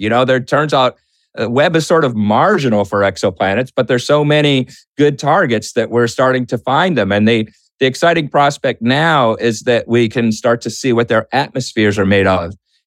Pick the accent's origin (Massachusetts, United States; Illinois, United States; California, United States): Massachusetts, United States; Boston; Well, first of all, Boston, my hometown. Yay. Go Celtics.